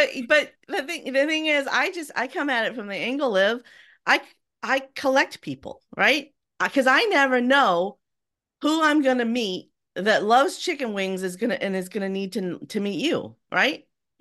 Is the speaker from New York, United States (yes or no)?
no; California, United States; I'm from California. I didn't ever have a snow day. Never.